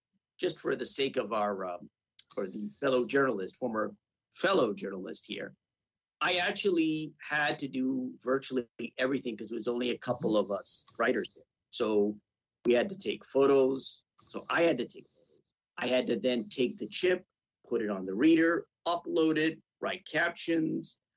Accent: Honolulu, Hawaii, United States; also born or lived in Los Angeles / Seattle; I'm originally from Honolulu, but I was living in, I was living in LA, and then I was in Seattle at the time when I got the offer

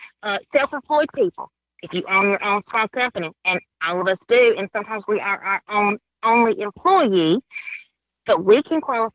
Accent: North Carolina, United States; now in Alabama, United States; I was actually originally from North Carolina and moved to Alabama a few years ago.

